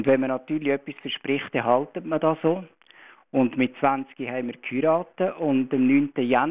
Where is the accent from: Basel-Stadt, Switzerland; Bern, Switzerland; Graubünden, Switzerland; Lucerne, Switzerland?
Bern, Switzerland; Meiringen; also ich bin in Meiringen im Berner Oberland aufgewachsen